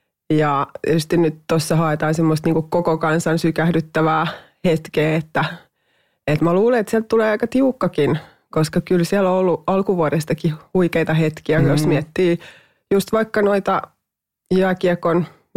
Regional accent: Laihia, Ostrobothnia, Finland; Se on ollut hyvä paikka kasvaa ja mä oon tosi ylpeä siitä, että mä oon sieltä kotoisin. Mä oon kauhean mielelläni aina sen tuon esiin, että mä oon maalaistalon tytär ja ylpeä siitä.

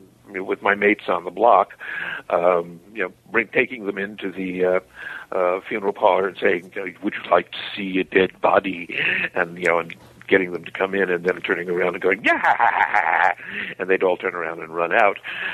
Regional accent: New York City, New York, United States; Well, I grew up, I was born in Harlem, which is the black ghetto of New York City, in Harlem Hospital on 138th Street and Lenox Avenue

